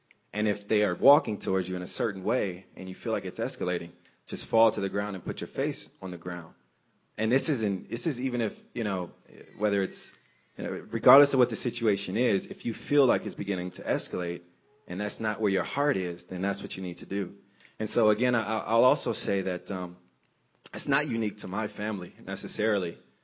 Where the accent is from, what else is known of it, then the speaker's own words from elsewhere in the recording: Detroit, Michigan, United States; So growing up in the Detroit area, my mother, she would tell us often, I think I was around 10 years old when we first had the conversation